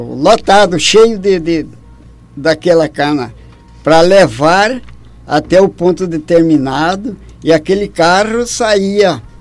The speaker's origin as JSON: {"language": "Portuguese", "town": "Vila Bela da Santíssima Trindade", "region": "Mato Grosso", "country": "Brazil", "tie": "born there", "said": "Eu nasci no Retiro, no município de Vila Bela da Santíssima Trindade."}